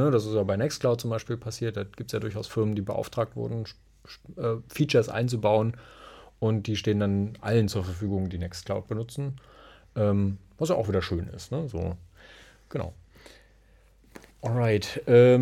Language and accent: German; East Germany, Germany; denn wir kommen ja aus der Zone.